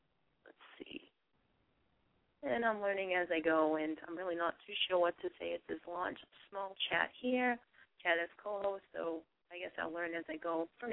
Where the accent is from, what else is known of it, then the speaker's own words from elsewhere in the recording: Massachusetts, United States; accent: Boston; I don't know if it's because of my Boston accent. I talk funny as it is.